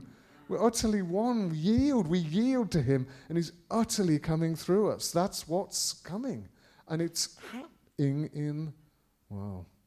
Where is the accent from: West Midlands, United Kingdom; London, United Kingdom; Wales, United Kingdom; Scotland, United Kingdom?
West Midlands, United Kingdom; Birmingham; I said, yeah, I'm from Birmingham.